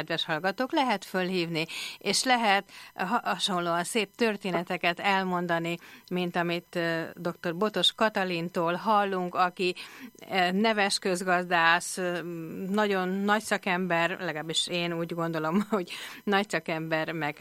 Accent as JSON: {"language": "Hungarian", "region": "Budapest", "country": "Hungary", "tie": "born or raised there", "said": "én gyerekkoromban Józsefvárosban nőttem föl"}